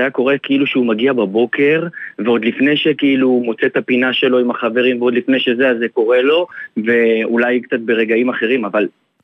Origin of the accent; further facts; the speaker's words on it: Central Israel, Israel; אני מהמרכז